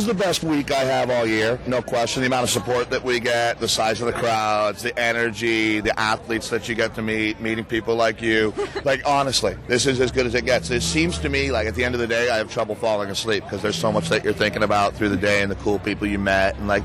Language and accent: English; Boulder, Colorado, United States; I grew up in Boulder, Colorado, and so my folks got divorced